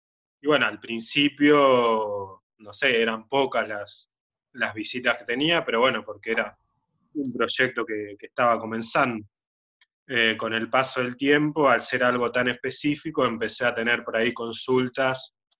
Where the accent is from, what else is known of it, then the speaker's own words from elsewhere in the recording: Suipacha, Buenos Aires Province, Argentina; Bueno, este gusto empieza cuando yo era chico en el secundario, en Suipacha, mi pueblo.